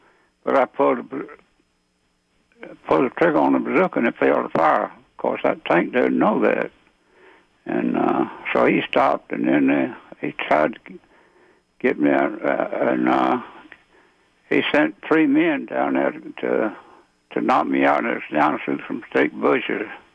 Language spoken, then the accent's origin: English; Elberton, Georgia, United States; I was born and raised in Elberton, Georgia, 1921, but in 1939, I went to Army Infantry at Fort Benning.